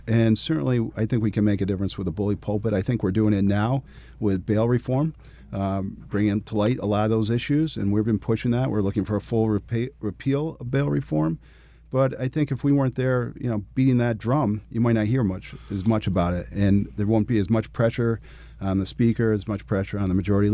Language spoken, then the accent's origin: English; New York, United States; Well, I'm from Central New York. I've been in the Assembly for 18 years.